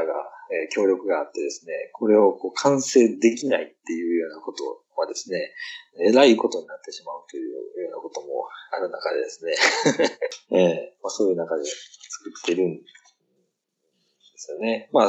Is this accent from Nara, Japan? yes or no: yes; Nara, Japan; まあ僕は奈良県出身で、金魚が名産の地域だったということで、